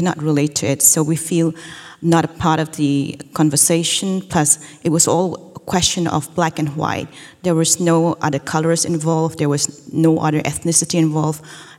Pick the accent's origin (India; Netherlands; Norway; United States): India; Northeast India; first language Thadou Kuki; English is a second language; In the East, we have many dialects. One of the languages that they speak is my mother tongue. It's called Tado Kuki.